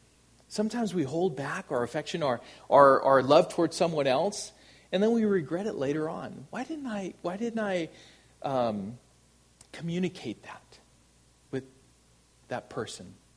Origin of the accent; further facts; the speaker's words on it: Anaheim, California, United States; born there; And I was born in Anaheim